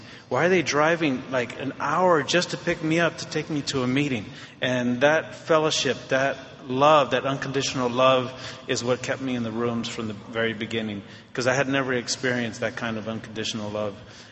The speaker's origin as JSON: {"language": "English", "town": "San Francisco", "region": "California", "country": "United States", "tie": "born or raised there", "said": "I grew up in San Francisco, and at age 18, I had to get out of Dodge."}